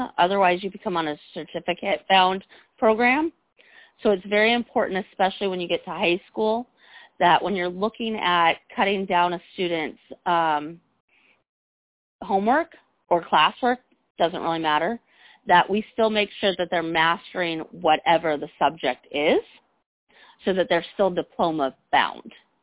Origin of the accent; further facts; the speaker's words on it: San Diego, California, United States; I make sure to try to say every time when I'm doing public speaking, I'm from San Diego, because that makes a difference from them.